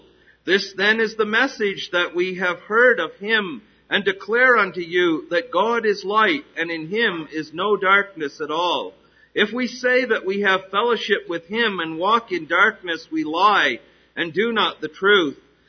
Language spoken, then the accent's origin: English; Canada; growing up in Canada, we studied in school a great deal concerning British history.